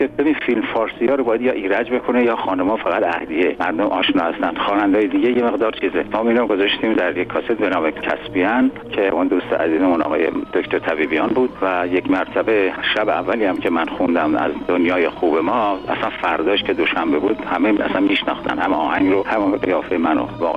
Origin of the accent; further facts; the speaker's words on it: Isfahan, Iran; بنده هرچند که اصلی پدر و مادرم مال آباده شیراز، یعنی از استان فارس هستم، بنده خودم در اصفهان متولد شدم، در اصفهان بزرگ شدم